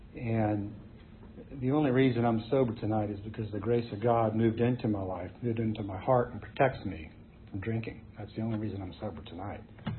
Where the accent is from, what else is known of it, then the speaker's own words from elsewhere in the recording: Charlottesville, Virginia, United States; Anyhow, so I grew up in Charlottesville. My father was a dentist.